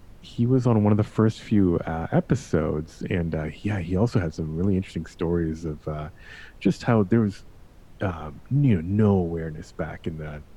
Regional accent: Canada; I'm Canadian, so I know exactly what you're saying.

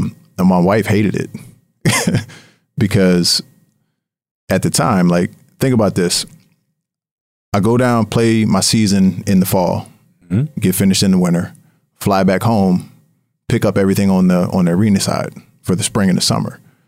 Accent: Harrisburg, Pennsylvania, United States; there was a team that was launching in my hometown in Harrisburg, PA, and they were looking for investors.

